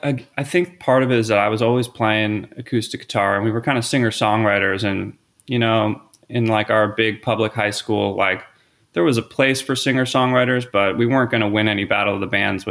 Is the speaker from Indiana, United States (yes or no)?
no; Philadelphia, Pennsylvania, United States; Yeah, I grew up in the Philadelphia area